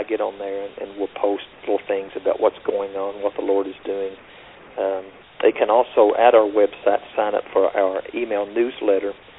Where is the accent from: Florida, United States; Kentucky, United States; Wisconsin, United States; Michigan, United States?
Kentucky, United States; Well, now you know I am from Kentucky. That should pretty much explain it there.